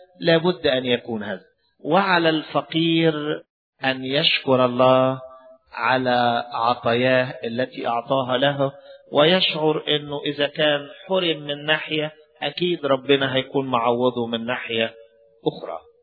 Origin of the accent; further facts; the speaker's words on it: Upper Egypt, Egypt; زي ما بيقولوا عندنا في الصعيد، محدش أبوه أحسن من أبوه، كلنا واحد